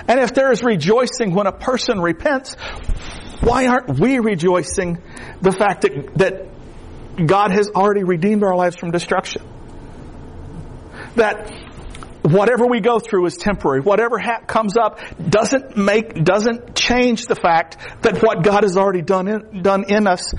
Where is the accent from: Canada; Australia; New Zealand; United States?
United States; Florida; I grew up in the Everglades. You know, alligators, now pythons